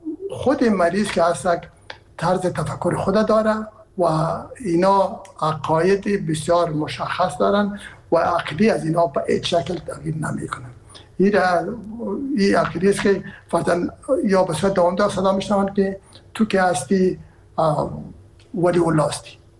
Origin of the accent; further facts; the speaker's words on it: Herat, Afghanistan; من که اصلا از هرات هستم و پدر مادر من هرات هستن